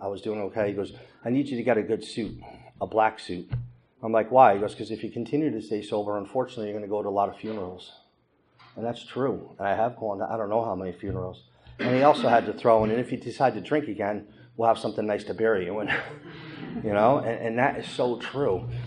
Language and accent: English; Milford, Connecticut, United States; also born or lived in Hollywood, Florida; You know, I grew up in Milford, Connecticut, and I wanted to go back there.